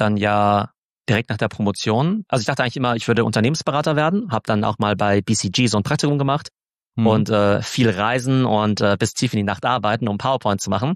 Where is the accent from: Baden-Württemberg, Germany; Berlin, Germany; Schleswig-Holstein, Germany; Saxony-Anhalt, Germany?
Baden-Württemberg, Germany; Karlsruhe; born there; Also ich komme gebürtig aus Karlsruhe, ne, ja. So eine mittelgroße Stadt, 300.000 Einwohner in Baden-Württemberg.